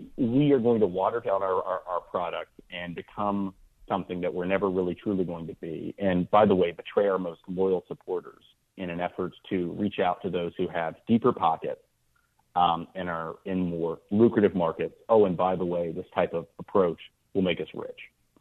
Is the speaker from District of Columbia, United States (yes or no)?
no; Concord, North Carolina, United States; I grew up in Concord, North Carolina, which is the town next over from where Dale Earnhardt Sr. was born and raised, and so it was just kind of in the air we breathed.